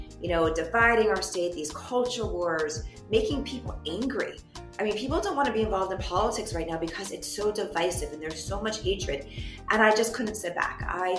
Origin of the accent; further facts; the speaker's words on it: Miami, Florida, United States; When I was growing up in Miami, I was doing soup kitchens and Habitat for Humanity.